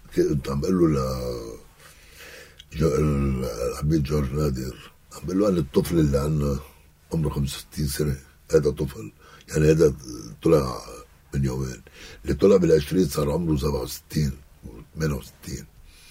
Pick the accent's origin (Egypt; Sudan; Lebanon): Lebanon; South Lebanon; بس هيدي على الهامش كوني جنوبي